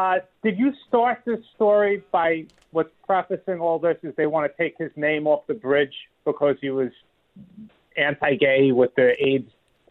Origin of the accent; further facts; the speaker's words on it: Queens, New York, United States; I grew up in Queens in the 80s and 90s.